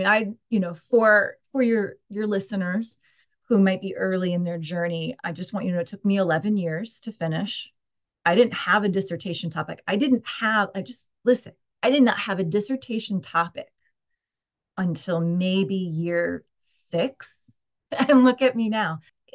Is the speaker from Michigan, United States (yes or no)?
no; Ohio, United States; Well, I mean, I'm from Ohio, so really did start there because I went to Miami University for undergrad.